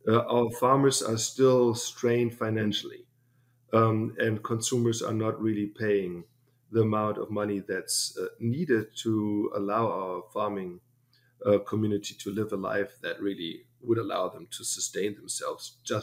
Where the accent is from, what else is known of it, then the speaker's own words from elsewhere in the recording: Germany; moved away as an adult; also born or lived in Texas; now in Davis, United States; I grew up in Germany, lived there for 27 years, did my master's in agriculture engineering at the University of Leipzig, then moved to Texas, to Texas Tech University, where I did my PhD.